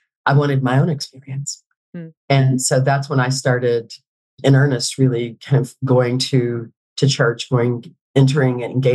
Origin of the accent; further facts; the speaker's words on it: Kentucky, United States; I'm not just Southern. I'm Appalachian, like Kentucky.